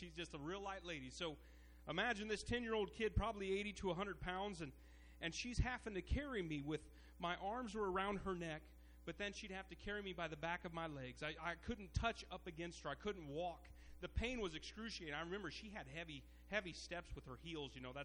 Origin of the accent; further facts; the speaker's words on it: Elkhart, Indiana, United States; We lived in Amish country. I was born and raised in Elkhart.